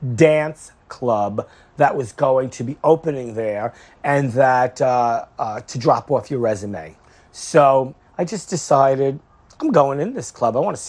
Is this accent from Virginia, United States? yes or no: no; Brooklyn, New York, United States; But like I said, I was a fan from Brooklyn who just loved music.